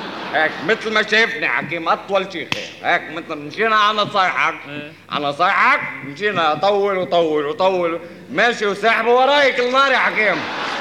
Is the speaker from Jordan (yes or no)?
no; Lebanon; أنا إنسان لبناني، لبناني عم بستجيب لضمير مخي